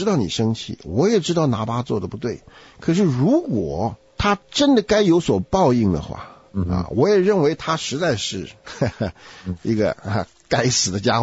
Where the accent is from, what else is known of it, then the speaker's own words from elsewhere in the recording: China; 我们从中国来